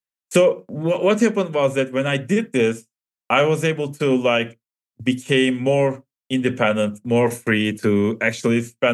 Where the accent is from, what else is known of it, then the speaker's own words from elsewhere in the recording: Turkey; Basically, I'm from Turkey